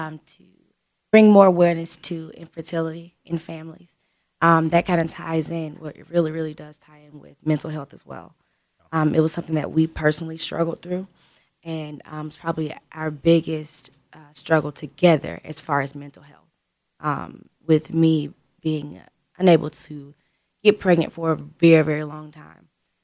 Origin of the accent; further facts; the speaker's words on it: the South, United States; And we're from the South